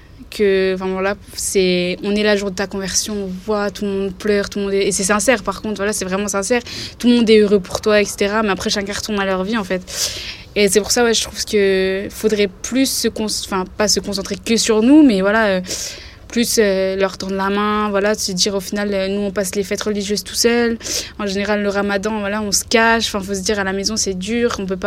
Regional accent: Nancy, Grand Est, France; j'ai 21 ans. Je viens de Nancy et je suis convertie depuis un an.

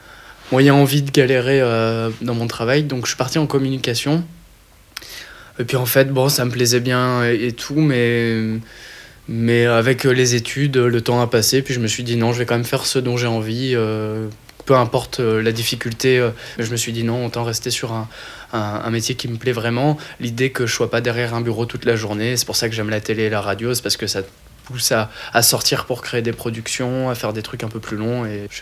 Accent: France; moved away as an adult; now in Brussels, Belgium; je suis un Français de 25 ans qui vit à Bruxelles parce qu'il est venu faire des études de journalisme à l'ULB.

